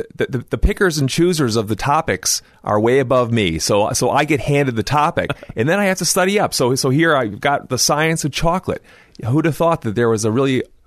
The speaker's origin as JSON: {"language": "English", "town": "Cleveland", "region": "Ohio", "country": "United States", "tie": "born or raised there", "also_born_or_lived": "Illinois", "said": "Well, I grew up in the Midwest, partly in Cleveland, partly in the middle of Illinois, where the University of Illinois campus is."}